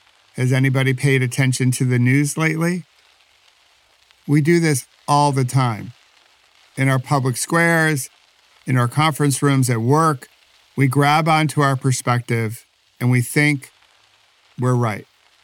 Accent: New York, United States; At least I think it's funny because I'm from New York

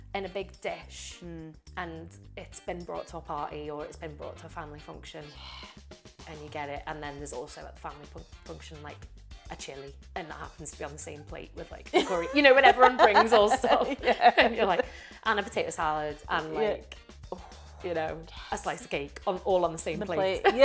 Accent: Liverpool, North West England, United Kingdom; we're from Liverpool, living in like Terrace House.

